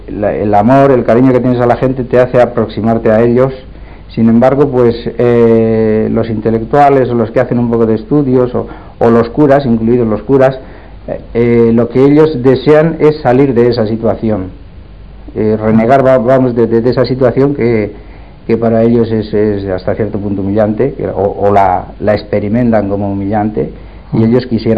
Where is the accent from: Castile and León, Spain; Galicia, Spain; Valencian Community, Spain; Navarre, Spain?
Navarre, Spain; Puente la Reina; Soy de Puente la Reina.